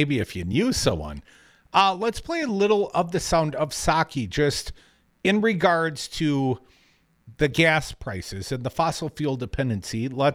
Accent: United States; I don't see how we, in good faith, as a people, as an American people, buy any Russian oil

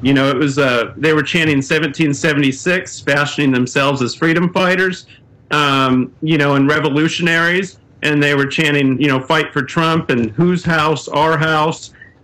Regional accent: Midwest, United States; I'm a white guy, so I I'm from the Midwest

